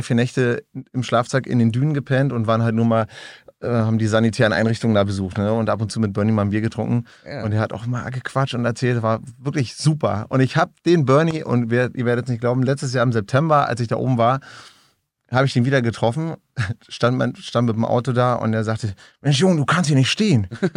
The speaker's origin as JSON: {"language": "German", "town": "Stendal", "region": "Saxony-Anhalt", "country": "Germany", "tie": "born or raised there", "also_born_or_lived": "Frankfurt (Oder)", "said": "Also gebürtig Frankfurt-Oder, und dann bin ich relativ frühzeitig nach Sachsen-Anhalt verschleppt worden, ohne mein Zutun."}